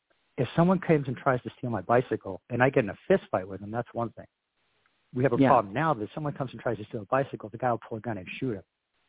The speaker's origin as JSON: {"language": "English", "region": "California", "country": "United States", "said": "My wife is from Northern California, the Bay Area, and I was from Southern California."}